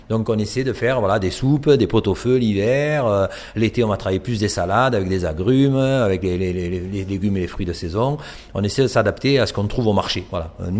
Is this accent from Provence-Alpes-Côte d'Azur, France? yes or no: yes; Provence-Alpes-Côte d'Azur, France; Moi, j'amène un petit peu de ma cuisine provençale, parce que je suis originaire du Sud-Est, j'amène un peu mon côté provençal dans mon assiette